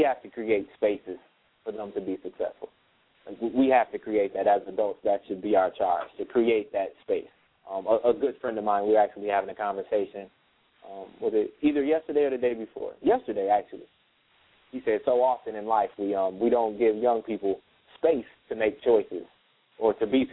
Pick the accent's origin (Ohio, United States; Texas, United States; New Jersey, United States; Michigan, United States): Michigan, United States; Flint; I'm from Flint, you know, Flint, Michigan, where, as you stated earlier, I mean, you're familiar with the area, but I mean, most dangerous city, top five.